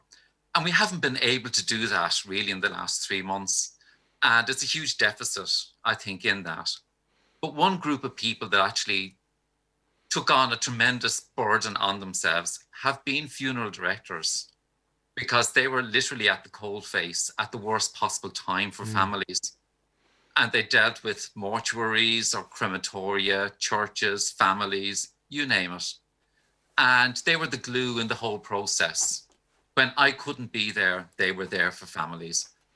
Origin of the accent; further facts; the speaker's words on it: Ireland; And we're all Irish people.